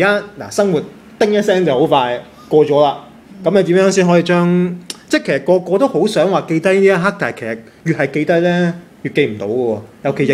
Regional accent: Guangdong, China; 其實咧，我廣東人咧都好中意食嘢呢樣嘢

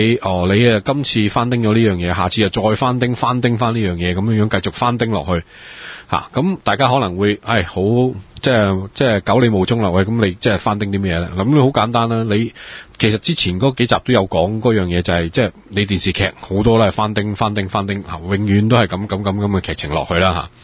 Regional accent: Shanghai, China; 咁我哋上海人食嘅月餅好似個即係漢堡包嘅舊肉咁樣嘅啫，

